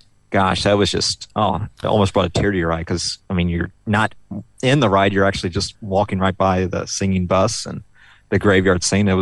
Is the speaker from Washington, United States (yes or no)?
no; Ohio, United States; Hey, growing up in Ohio in the 90s, there was other stuff on at Christmas and Halloween that we watched.